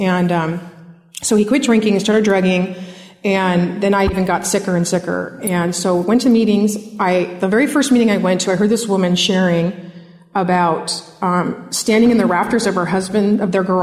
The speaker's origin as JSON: {"language": "English", "town": "Simi Valley", "region": "California", "country": "United States", "tie": "born or raised there", "said": "I'm from Simi Valley. Well, I was born and raised. I'm a Valley girl, but this was in Simi Valley."}